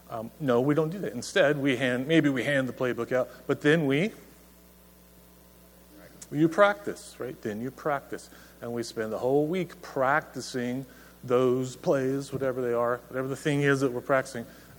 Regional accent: Oregon, United States; But I'm from Oregon, and we recycle everything.

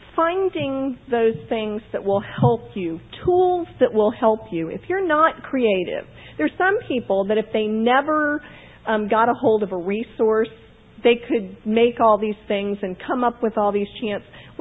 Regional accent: Florida, United States; I'm from Florida, and I didn't, you know, snow days, I didn't know what to do with those.

